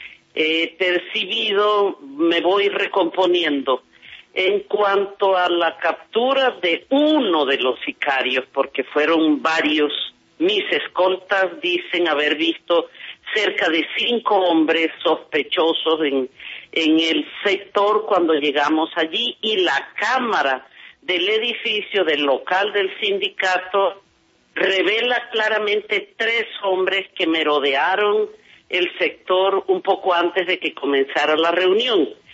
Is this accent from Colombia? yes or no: yes; Colombia; also born or lived in Sweden; Soy colombiana, aquí me hice, aquí me crié, aquí me formé, aquí quiero estar.